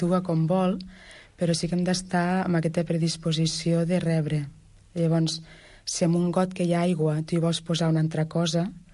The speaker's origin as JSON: {"language": "Catalan", "town": "Reus", "region": "Catalonia", "country": "Spain", "tie": "born there", "said": "la diòcesi de Tarragona, la meva diòcesi de naixement, jo sóc nascuda a Reus"}